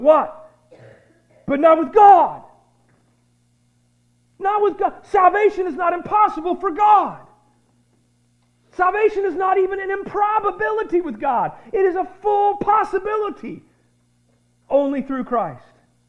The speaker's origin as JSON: {"language": "English", "town": "Prairie Village", "region": "Kansas", "country": "United States", "tie": "born or raised there", "also_born_or_lived": "Chanute", "said": "The little church I grew up going to in Chanute, and the big church I grew up to going in Prairie Village, Kansas"}